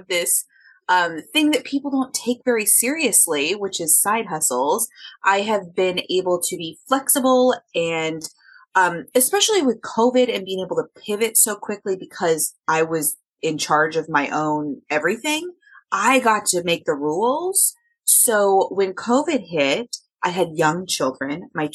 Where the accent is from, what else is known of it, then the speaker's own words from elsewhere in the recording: Oregon, United States; moved away as an adult; now in Tokyo, Japan; I am originally American, West Coast of America from Oregon, but I moved my family.